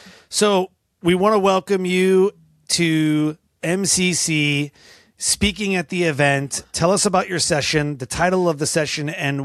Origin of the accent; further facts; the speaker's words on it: Michigan, United States; And then a third talk was in Michigan, my home state, at Lake Superior State University, at the very tippy top of the UP in Sault Ste. Marie, very cold.